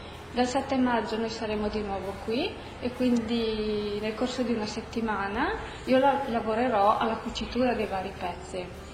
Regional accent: Belluno, Veneto, Italy; ho 33 anni e sono di Belluno.

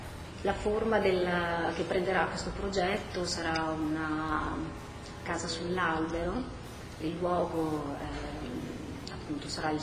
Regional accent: Trento, Trentino-Alto Adige, Italy; now in Venice, Italy; sono di Trento. nata e cresciuta in città, ma da 5 anni circa vivo a Venezia, perché ho studiato all'Accademia di Belle Arti

